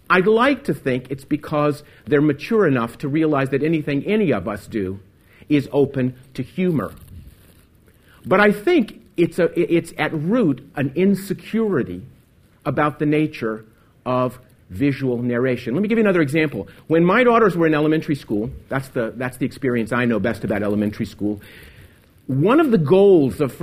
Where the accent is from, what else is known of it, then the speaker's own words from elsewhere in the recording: Arkansas, United States; I'm from Arkansas.